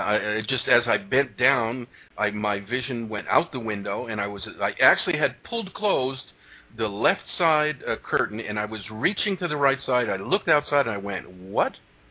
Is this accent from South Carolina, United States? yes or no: no; Connecticut, United States; now in Priest River, United States; returning to Connecticut, I lived there for 3 years, my home state, and I decided I wanted to go out west.